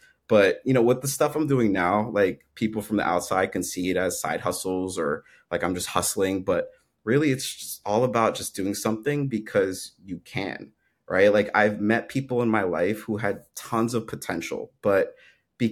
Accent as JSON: {"language": "English", "town": "New York City", "region": "New York", "country": "United States", "tie": "born or raised there", "said": "So for me, I think growing up in New York City, like we were brought up with the mentality of always staying busy"}